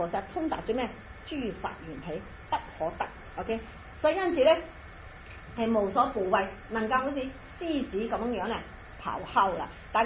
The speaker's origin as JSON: {"language": "Cantonese", "country": "China", "said": "所以咧我哋中國人學空咧係好麻煩"}